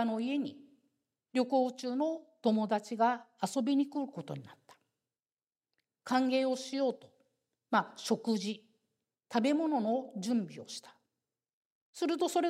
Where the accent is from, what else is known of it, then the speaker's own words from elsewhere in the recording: Kansai, Japan; すいません、私関西人でどうしても死と火がこううまく発音できないんですけども、